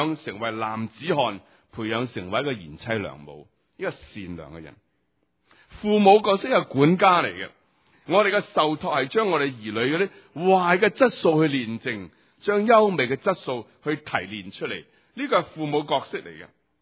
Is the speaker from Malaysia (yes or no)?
no; Hong Kong; 我發覺我哋香港人好識講嘢，好識講嘢